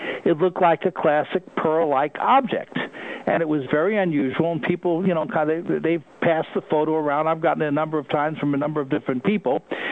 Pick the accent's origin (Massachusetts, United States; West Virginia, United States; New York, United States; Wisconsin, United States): New York, United States; Long Island; I'm from Long Island, so in Long Island, years and years ago